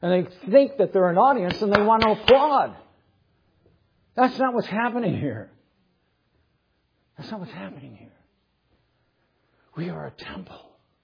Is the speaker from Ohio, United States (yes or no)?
yes; Cleveland, Ohio, United States; I grew up in Cleveland in the 70s. Cuyahoga River caught on fire.